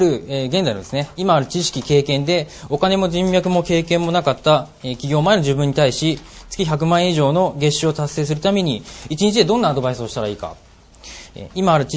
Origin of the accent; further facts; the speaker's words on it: Saitama, Japan; born there; 私は1979年埼玉県の生まれです。ちょうどインベーダーゲームがブームになった頃に生まれました。